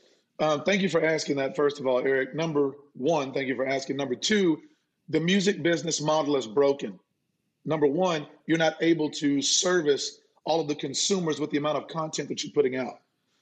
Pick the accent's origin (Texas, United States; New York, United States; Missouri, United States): Texas, United States; Bangs; I grew up in Bangs, Texas, like your grandmama's hair. Bangs. We got 1,100 people counting sheep. It ain't a whole lot of people there.